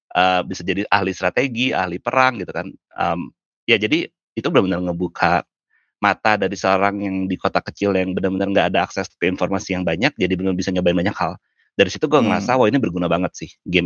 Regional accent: Singaraja, Bali, Indonesia; also born or lived in Denpasar; gue lahirnya di Denpasar di Bali, tapi gue dibesarkan di sebuah kota namanya Singaraja. Terus kotanya lumayan kecil

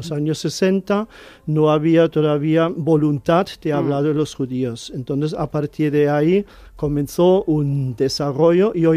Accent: Rhineland-Palatinate, Germany; Spanish is a second language; Pues yo soy del suroeste de Alemania, de Rheinland-Pfalz, el Palatinado.

